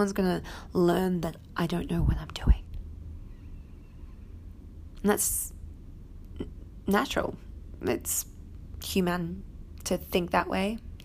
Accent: Brisbane, Queensland, Australia; In Brisbane, I'm from Brisbane

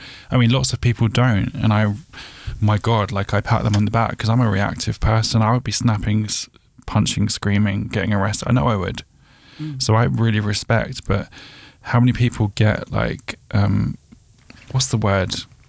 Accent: Eltham, London, United Kingdom; I come from Eltham. I've grown up around racist. I grew up around National Front, EDL, all of it.

